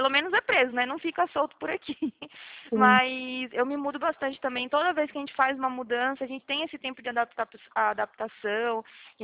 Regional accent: Prudentópolis, Paraná, Brazil; born there; now in São Paulo, Brazil; Eu, na verdade, eu nasci aí no Paraná, né? Eu tô falando aqui de São Paulo, mas eu nasci aí no Paraná. É bem interior aí. Fica perto de Curitiba, Prudentópolis, perto de Guarapuava. É bem cidadezinha do interiorzinho aí.

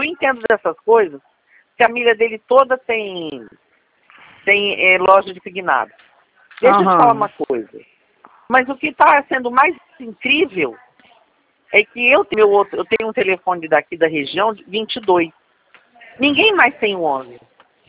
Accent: São Paulo, Brazil; now in Cabo Frio, Brazil; eu moro em Cabo Frio, tá? Eu sou de São Paulo, mas eu moro em Cabo Frio. Eu moro em São Paulo há 35 anos.

